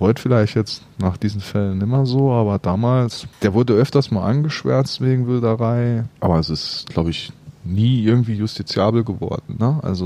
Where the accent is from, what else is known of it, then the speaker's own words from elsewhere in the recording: Quierschied, Saarland, Germany; born there; ich bin tatsächlich gebürtiger Querschieter